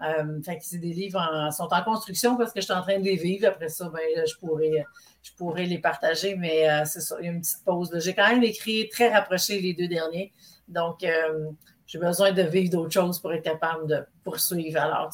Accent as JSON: {"language": "French", "region": "Quebec", "country": "Canada", "said": "Je viens de l'Abitibi. Je viens de l'Abitibi et j'ai déménagé dans les dernières années."}